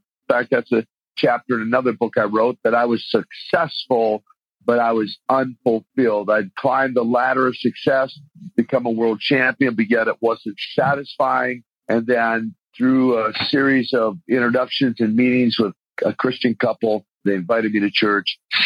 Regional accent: Minneapolis, Minnesota, United States; I grew up in Minnesota, good old Minnesota, up in Minneapolis, and then eventually out into the suburbs of Minneapolis.

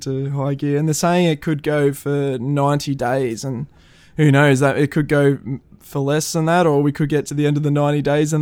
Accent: Australia; haven't picked up from our accent, we are from Australia, mate.

